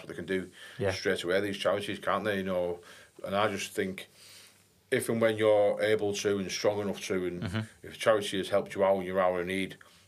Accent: St Helens, North West England, United Kingdom; I said, I'm from St Helens. I said, I'm from Prescott. It's about like 20 minutes away from where I live.

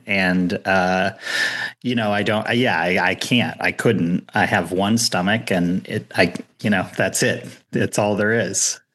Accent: California, United States; now in Los Angeles, United States; I'm based in LA, and I grew up in Orange County.

